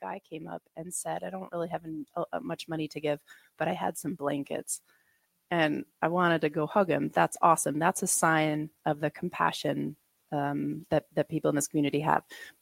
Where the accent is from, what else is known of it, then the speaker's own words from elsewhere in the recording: New York, United States; I'm still a New Yorker.